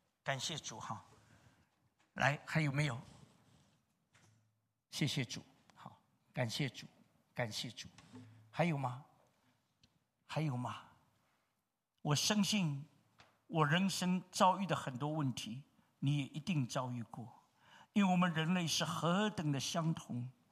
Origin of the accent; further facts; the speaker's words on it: Shanghai, China; moved away as an adult; now in Europe; 我生在上海，长在上海，以后到东北念书，以后到武汉，到洛阳，到广州，飘来飘去。我飘到欧洲，